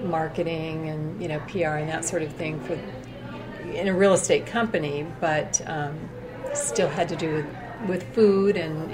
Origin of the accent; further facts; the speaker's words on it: Coolidge, Arizona, United States; I grew up in Coolidge. Coolidge is a small little farming community that's right between Phoenix and Tucson.